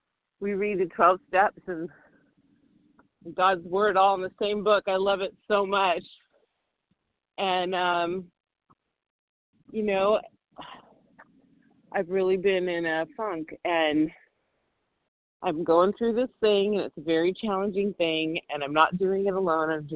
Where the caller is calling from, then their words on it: Santa Monica, California, United States; I'm calling from Santa Monica, and I'm out of breath because I got out of bed today and I went for a walk